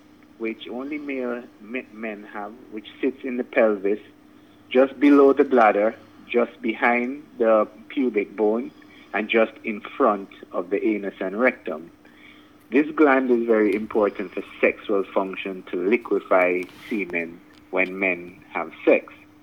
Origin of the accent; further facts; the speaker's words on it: Antigua & Barbuda; born there; also born or lived in Jamaica; Well, I was born in Antigua. I lived in Jamaica for the past 15 years. I did all of my training and work in Jamaica, and I've recently returned to Antigua.